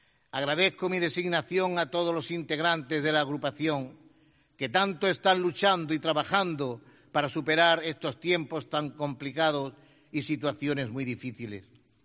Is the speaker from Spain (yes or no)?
yes; Torredonjimeno, Andalusia, Spain; Aunque soy de Torredonjimeno, hoy me siento jaenero, alegre y agradecido a este pueblo tan sencillo que también me ha acogido.